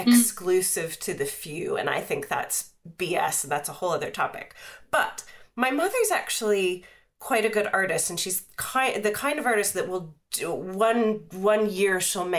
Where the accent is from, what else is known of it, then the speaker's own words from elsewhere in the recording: Pennsylvania, United States; I grew up outside of Pittsburgh, and he's from Pittsburgh, so like the Warhol Museum was a big deal.